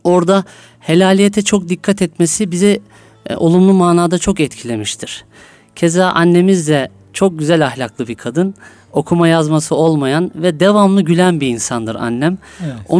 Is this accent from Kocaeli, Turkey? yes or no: yes; İzmit, Kocaeli, Turkey; Hocam ben Rizeli Güney Sulu bir anne babanın çocuğu olarak Eyvallah. 1982 yılında İzmit'te dünyaya geldim. Hı hı. 2000 yılında İzmit İmam Hatip Lisesi'ni bitirdim.